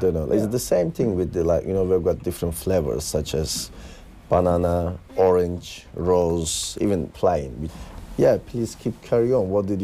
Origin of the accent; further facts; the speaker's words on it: Siirt, Siirt Province, Turkey; English is a second language; Siirt, southeast part of Turkey.